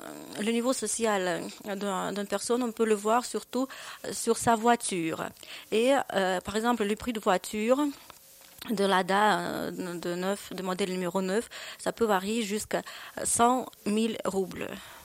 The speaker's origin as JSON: {"language": "French", "region": "Saint Petersburg", "country": "Russia", "said": "Et chez nous, à Leningrad"}